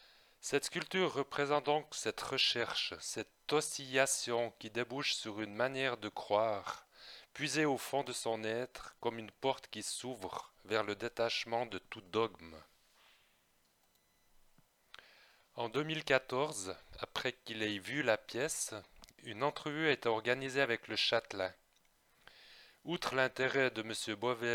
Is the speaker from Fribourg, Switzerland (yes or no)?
yes; Fribourg, Switzerland; born there; Je suis né à Fribourg le 6 février 1968. Je travaille et je vis toujours dans cette même région de Suisse.